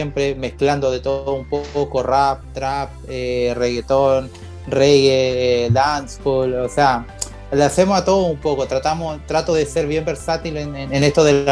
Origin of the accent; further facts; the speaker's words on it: Chile; soy de Chile, tú mismo lo partiste hablando como chileno.